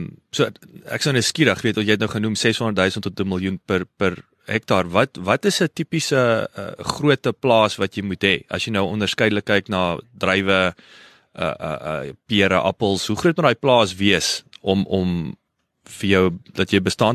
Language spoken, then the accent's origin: Afrikaans; Kenhardt, Northern Cape, South Africa; born there; ek is op Kenhardt gebore